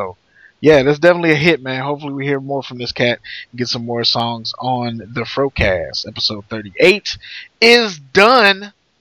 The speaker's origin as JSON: {"language": "English", "town": "St. Louis", "region": "Missouri", "country": "United States", "said": "So, you know, he's close to the hood. I'm from St. Louis, so you know how that goes."}